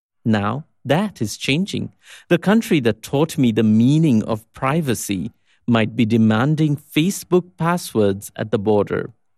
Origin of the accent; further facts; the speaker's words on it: India; Growing up in India, we didn't question the brain drain of our best and brightest, and even our second and third bests, to America.